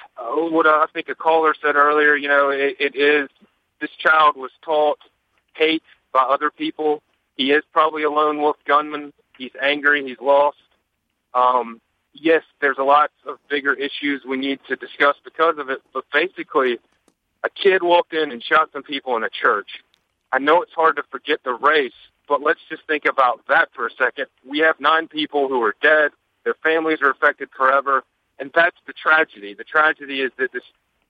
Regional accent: Columbia, South Carolina, United States; I'm 37, born and raised in Columbia. My whole family's from the state.

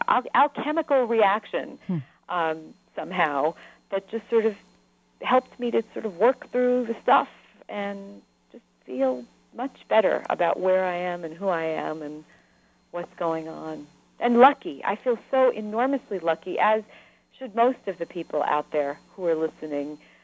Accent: New York, United States; I grew up in New York, and people would come see New York and had never seen it before, and that made me appreciate that I lived in this big city

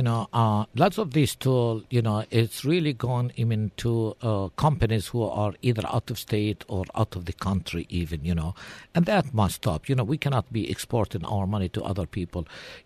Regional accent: Texas, United States; I'm the most qualified as a Texan. I have pride. I have respect for the state.

